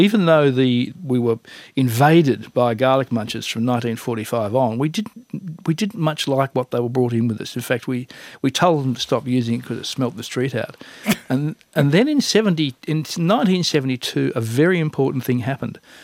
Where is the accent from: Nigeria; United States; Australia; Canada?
Australia; if we have to be defined as Australian, we define ourselves by Vegemite.